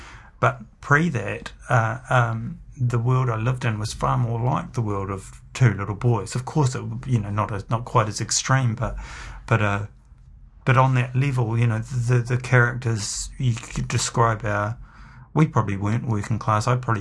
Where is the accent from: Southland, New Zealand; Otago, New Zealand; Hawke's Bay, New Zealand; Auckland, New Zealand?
Otago, New Zealand; Dunedin; now in Wellington, New Zealand; Rob and I grew up in Dunedin and the people that we were surrounded by in Dunedin